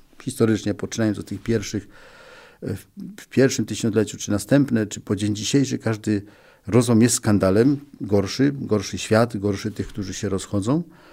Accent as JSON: {"language": "Polish", "town": "Rybnik", "region": "Silesian Voivodeship", "country": "Poland", "said": "Ja pochodzę z Górnego Śląska, urodzony w Rybniku jestem, gdzie są rodziny ewangelickie."}